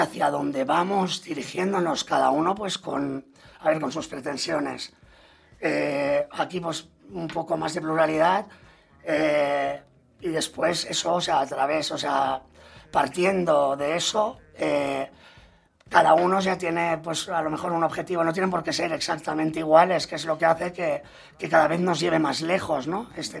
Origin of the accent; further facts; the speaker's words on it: Barcelona, Catalonia, Spain; vengo de un barrio, soy del Raval, de Barcelona